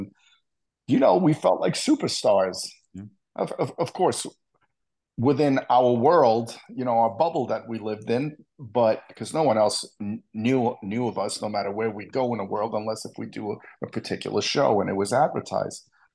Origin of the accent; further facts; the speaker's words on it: Bronx, New York, United States; we just were like, oh, you know, we're kids from the Bronx.